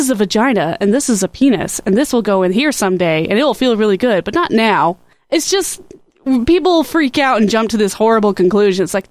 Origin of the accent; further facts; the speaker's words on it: Idaho, United States; Oh, I'm from Idaho. So much worse.